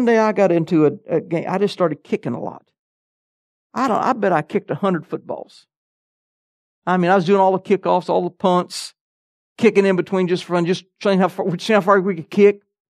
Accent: Alabama, United States; also born or lived in Tennessee; Not professionally, but I grew up in Alabama. We played football all the time. Moved to Tennessee.

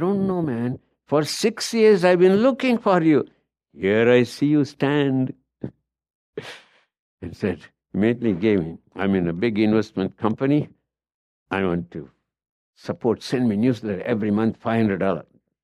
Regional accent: India; You look like a man from India. You are right. I'm not just a man from India. I'm a missionary from India.

